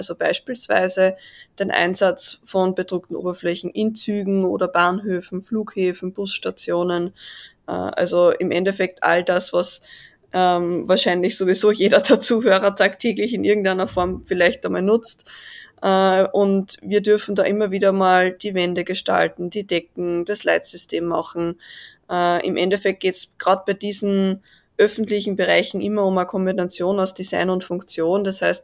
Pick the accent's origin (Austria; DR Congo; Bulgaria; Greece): Austria; komme aus Österreich, wie man sicherlich auch an meinem Dialekt hört.